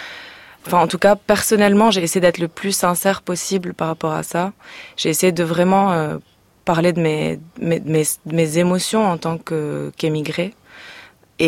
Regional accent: Lebanon; now in Paris, France; Mon identité en tant que Libanaise est vraiment un sujet pour moi.

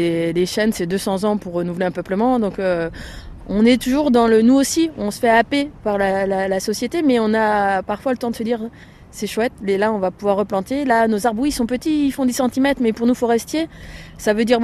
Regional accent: Auvergne-Rhône-Alpes, France; Depuis toujours, je suis originaire de Haute-Savoie. La montagne, ça fait partie des Hauts-Savoyards.

